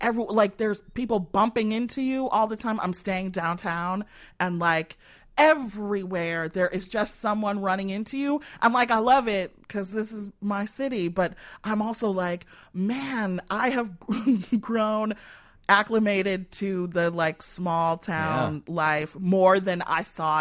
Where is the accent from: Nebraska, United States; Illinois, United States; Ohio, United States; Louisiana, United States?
Illinois, United States; Evanston; people who know that I'm from Evanston are going to get mad that we keep talking about Chicago because Chicagoans get real tight about that. But I did all of my work in Chicago.